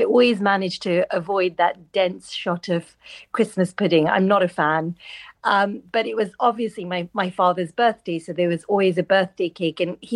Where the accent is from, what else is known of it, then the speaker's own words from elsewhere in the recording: Nairobi, Kenya; So when I was growing up in Kenya, I was born in Kenya, in Nairobi.